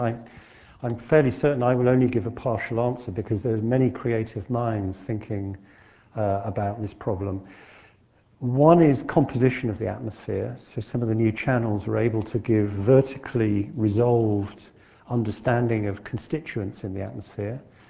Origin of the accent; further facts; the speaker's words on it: United Kingdom; as a British citizen, it would be unwise of me to speculate on foreign policy.